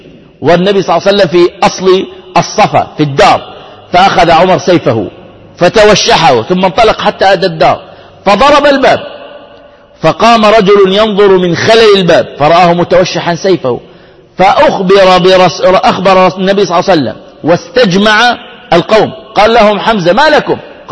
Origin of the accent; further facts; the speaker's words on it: Zarqa, Zarqa Governorate, Jordan; كل أهل الفجور الآن عندنا في الزرقاء لا يساوون حال عمر قبل الإسلام.